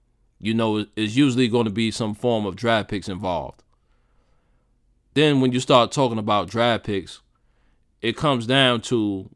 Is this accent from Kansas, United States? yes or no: no; New York, United States; Now, I'm from New York. I'm not a Knicks fan.